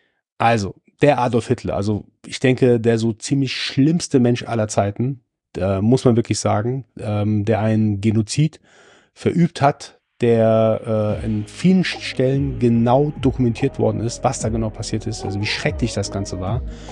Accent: Germany; also born or lived in Iran; Ich persönlich bin ja gebürtiger Perser, gebürtiger Iraner, seit meinem zweiten Lebensjahr in Deutschland, habe hier mein Abi gemacht, habe hier studiert, gearbeitet

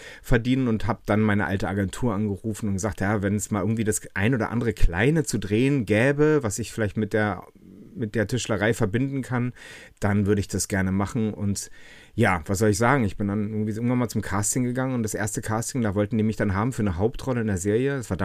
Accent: Berlin, Germany; Ich bin aus Berlin, bin hier zweisprachig aufgewachsen, bin halb Franzose

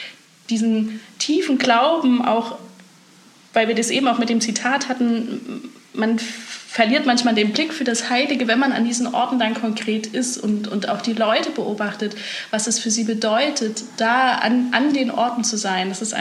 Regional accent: Germany; ich bin doch Deutsche.

